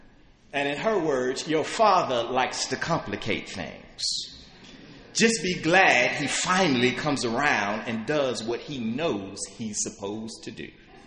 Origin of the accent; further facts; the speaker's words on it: Atlanta, Georgia, United States; Growing up in Atlanta, my family would always throw huge fish fries throughout the summer.